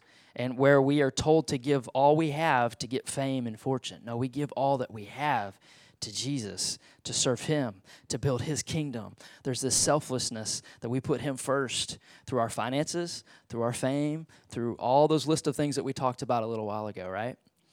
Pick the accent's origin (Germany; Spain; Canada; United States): United States; Texas; I love being American. I love it. I feel so blessed. And I feel real blessed to be a Texan.